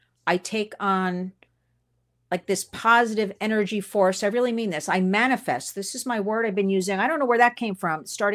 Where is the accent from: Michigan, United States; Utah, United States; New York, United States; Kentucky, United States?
New York, United States; I'm a New Yorker.